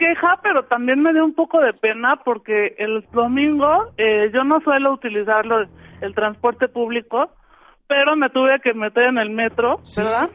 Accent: Mexico City, Mexico; soy de la Ciudad de México, de Tlalpan.

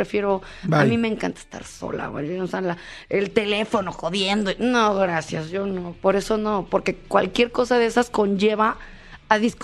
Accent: Mexico; soy la única mexicana que está en esa.

